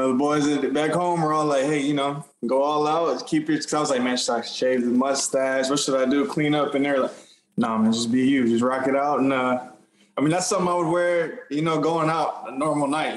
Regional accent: Austin, Texas, United States; now in Houston, United States; I grew up in Austin.

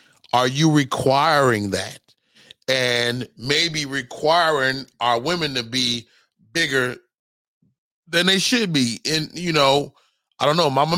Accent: Chicago, Illinois, United States; Midwest, how about this? I'm from Chicago.

